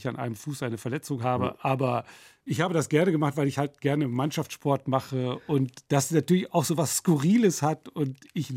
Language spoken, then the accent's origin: German; Nottuln, North Rhine-Westphalia, Germany; Ja, das wurde in dem Ort Nottuln, wo ich groß geworden bin, gespielt.